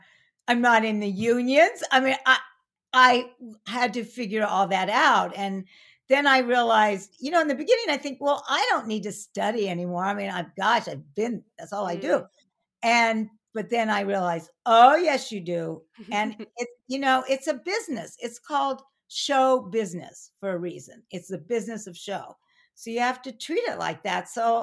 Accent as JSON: {"language": "English", "town": "Arcadia", "region": "California", "country": "United States", "tie": "born or raised there", "also_born_or_lived": "Pasadena", "said": "Yeah. I grew up in Arcadia. I was born in the hospital. I was born in Pasadena."}